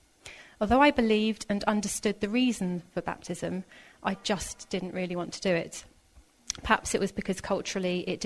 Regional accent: Haywards Heath, South East England, United Kingdom; I've been coming to Christ Church since moving back to Haworthseath in September 2016. I grew up in Haworthseath and went to a Catholic church and Catholic schools. It was a lovely community and I have only fond memories.

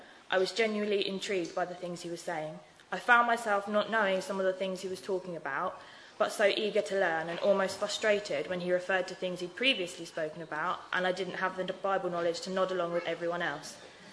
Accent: Lewes, South East England, United Kingdom; also born or lived in Brighton; I've been coming to church for about a year now. I was born in Brighton and raised in Lewes. I had a fairly Catholic upbringing with going to Catholic primary and secondary schools. We attended Catholic church every Sunday

